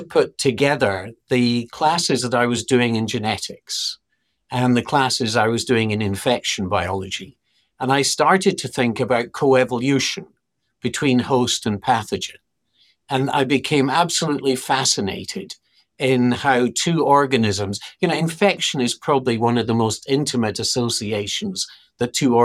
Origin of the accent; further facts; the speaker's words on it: Wick, Scotland, United Kingdom; So I grew up in Wick, which is a small fishing town in the far north of Scotland. I mean, it's about 10 miles before you fall off the end of Scotland.